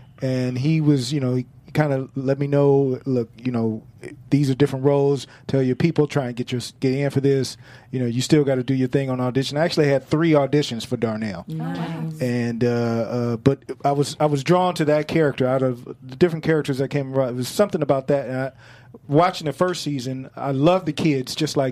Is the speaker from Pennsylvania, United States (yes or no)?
no; Chicago, Illinois, United States; Chicago is the South Side. I'm from the South Side.